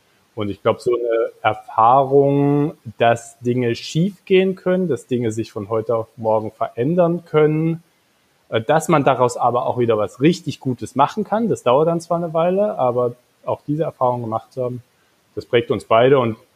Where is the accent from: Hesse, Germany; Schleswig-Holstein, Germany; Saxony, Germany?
Saxony, Germany; Meissen; Susanne kommt aus Dresden, ich komme aus Meißen, nicht weit weg davon. Und sind beide in einer Zeit aufgewachsen, die ja auch die kurz nach der Wende war in den 90er Jahren